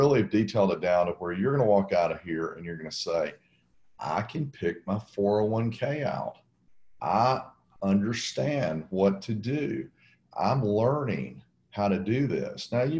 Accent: Nashville, Tennessee, United States; I'm from Nashville. And so I talk slow.

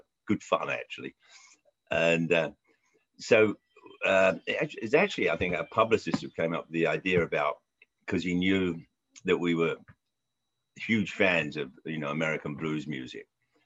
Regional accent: London, United Kingdom; I used to go and see them when I was growing up in London

